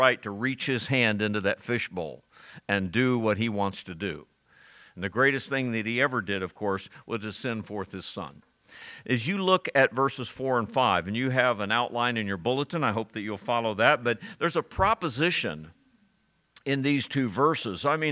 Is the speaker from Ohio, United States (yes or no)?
yes; Ohio, United States; I grew up in farmland in Ohio